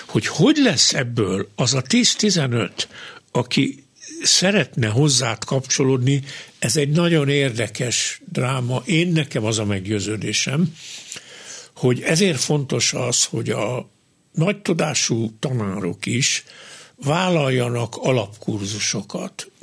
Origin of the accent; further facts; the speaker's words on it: Dunabogdány, Pest, Hungary; én egy kétnyelvű faluban, Dunavogdányban nőttem fel